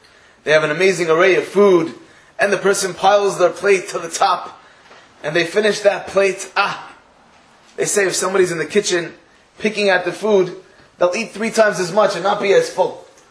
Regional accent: United States; And I myself, obviously I'm an American

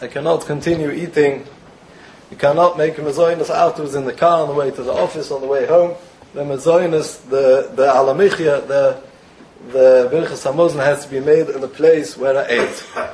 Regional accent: London, United Kingdom; now in Israel; I am born and bred in Golders Green, but I have been living in Eretz Yisroel for the last 18 years.

